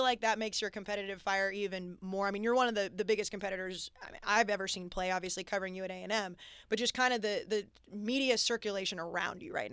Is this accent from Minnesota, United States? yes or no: no; Texas, United States; now in New York, United States; I mean, growing up in Texas, you just don't have that.